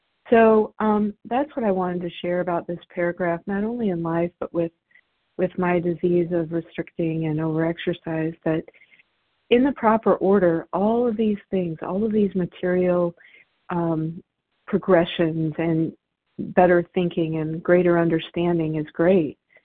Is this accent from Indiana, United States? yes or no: yes; Indiana, United States; I'm sorry. I'm from Indiana.